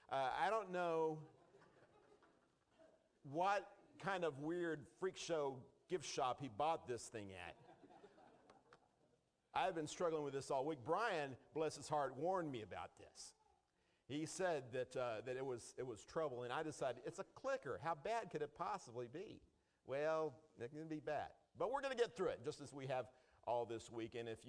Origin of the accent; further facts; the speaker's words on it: Texas, United States; I grew up in Texas, and in Texas, we are taught at a very early age to be hospitable.